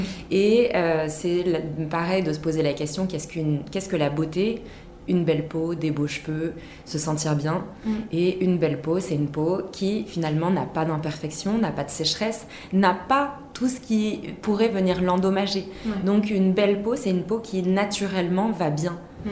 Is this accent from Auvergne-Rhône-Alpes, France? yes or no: yes; Vichy, Auvergne-Rhône-Alpes, France; moi j'ai grandi dans le Medi-Thermal Spa des Célestins à Vichy, qui appartenait à mes parents jusqu'à l'année dernière.